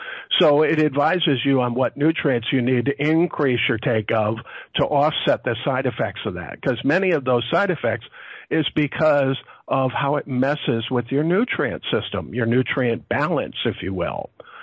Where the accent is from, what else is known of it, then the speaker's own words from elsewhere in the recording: New York, United States; You know, I mean, I grew up in New York, so I sort of rat-a-tat-tat when I talk.